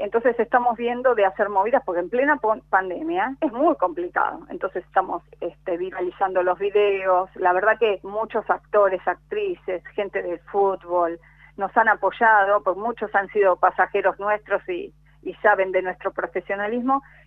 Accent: Argentina; somos profesionales aeronáuticos argentinos

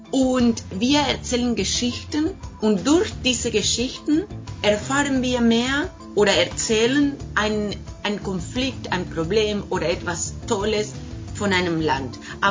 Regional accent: Buenos Aires, Argentina; first language Spanish; German is a second language; also ich bin Argentinierin, Porteña eigentlich, in Buenos Aires geboren. Und meine Muttersprache ist Spanisch.

